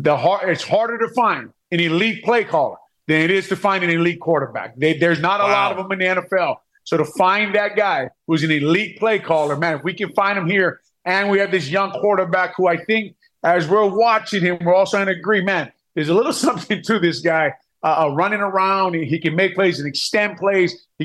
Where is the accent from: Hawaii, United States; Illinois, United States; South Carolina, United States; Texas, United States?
Hawaii, United States; like I am from Hawaii, but I've been here since 1998, probably been here longer, dealt with a lot of snow, a lot of cold games.